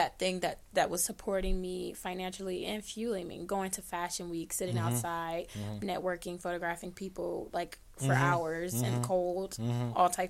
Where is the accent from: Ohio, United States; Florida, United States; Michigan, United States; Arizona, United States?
Ohio, United States; Cleveland; Like, anytime I say I'm from Cleveland, they'd be like, oh, LeBron.